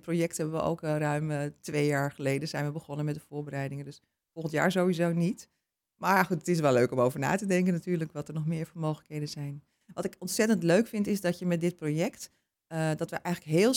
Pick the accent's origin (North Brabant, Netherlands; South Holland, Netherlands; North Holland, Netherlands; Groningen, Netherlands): North Holland, Netherlands; Beemster; ik ben geboren en getogen in de Beemster en ik woon nu al jaren in Purmerend.